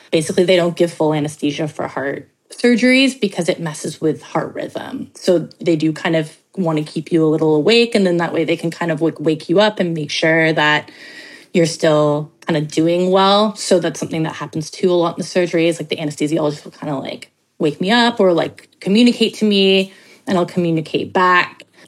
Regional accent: Toronto, Ontario, Canada; I grew up in Toronto.

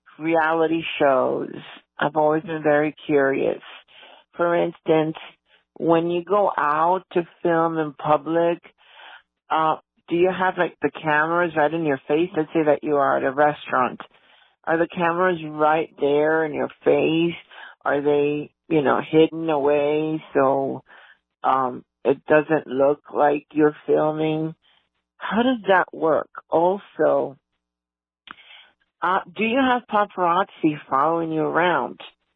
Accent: Florida, United States; I'm from Florida.

